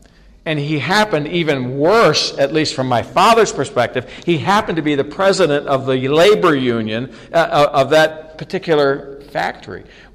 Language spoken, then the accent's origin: English; Maine, United States; I grew up in Maine, okay, that's really like far east of the United States.